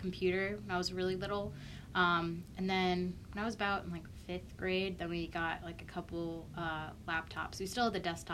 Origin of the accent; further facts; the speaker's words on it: New Jersey, United States; now in Ohio, United States; I'm from New Jersey, so like near Princeton area.